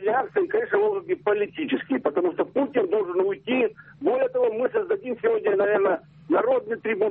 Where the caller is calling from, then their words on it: Perm, Perm Krai, Russia; Город Пермь.